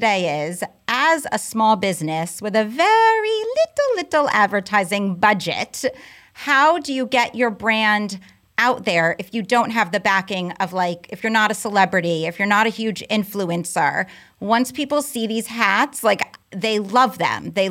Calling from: Fairfield, Connecticut, United States; I'm calling from Fairfield, Connecticut.

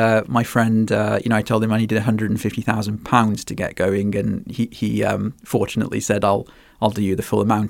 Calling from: England, United Kingdom; I am calling from England in the United Kingdom

